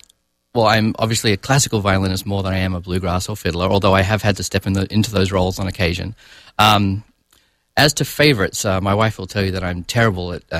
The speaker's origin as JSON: {"language": "English", "town": "Sydney", "region": "New South Wales", "country": "Australia", "tie": "born or raised there", "also_born_or_lived": "Adelaide", "moved": "as an adult", "lives_now": "United States", "said": "As you can hear, I'm not really from around this area. I grew up in Sydney, Australia. Did my undergraduate work in Adelaide in South Australia. Subsequently moved over here to undertake graduate work at Michigan State University."}